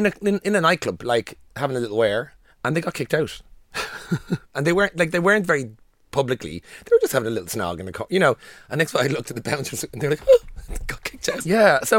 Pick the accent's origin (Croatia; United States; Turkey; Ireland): Ireland; As Irish people.